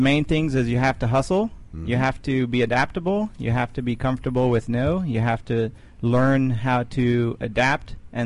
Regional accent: Argentina; also born or lived in Italy; now in United States; I was born in Italy, grew up in Argentina

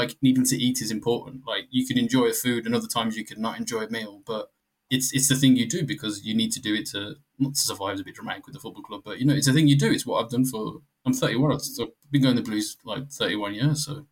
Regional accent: Birmingham, West Midlands, United Kingdom; I'm a lifelong Birmingham City fan, born and bred in Birmingham, in the east side of Birmingham.

